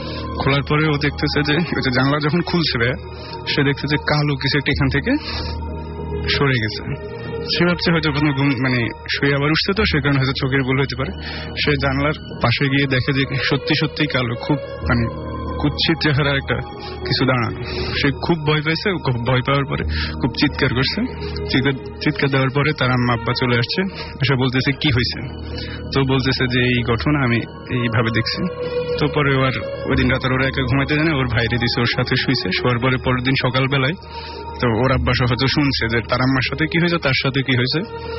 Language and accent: Bangla; Bhabaniganj, Chittagong Division, Bangladesh; now in Dhaka, Bangladesh; আমি আসছি মিরপুর 10 নম্বর থেকে। আমার বাড়ি হচ্ছে লক্ষ্মীপুর জেলায়, আমার গ্রামের বাড়ি হচ্ছে ভবানীগঞ্জ ইউনিয়নে।